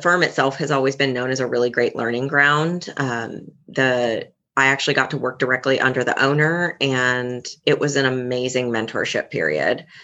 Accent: Plano, Texas, United States; I was up in the Plano area. So I actually went to Carrollton School District.

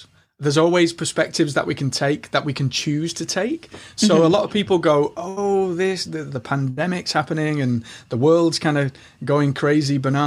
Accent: Liverpool, North West England, United Kingdom; So I'm from Liverpool, England

